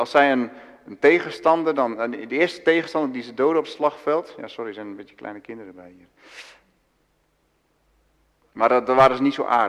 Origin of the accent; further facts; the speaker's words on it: Overijssel, Netherlands; Ik kom uit Twente. Toen ik voor het eerst ging studeren in Amersfoort, Evangelische Hogeschool, kon men mij amper verstaan.